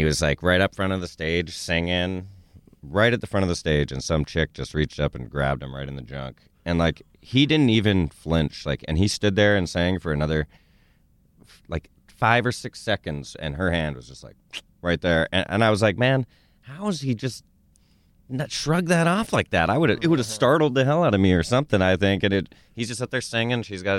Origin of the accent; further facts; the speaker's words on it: Vancouver, British Columbia, Canada; growing up in Vancouver, we're huge, Seattle music scene fans.